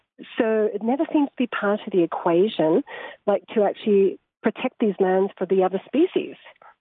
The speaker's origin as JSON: {"language": "English", "country": "Australia", "moved": "yes", "lives_now": "United States", "said": "I'm from Australia, and I moved to America because I fell in love with the landscape."}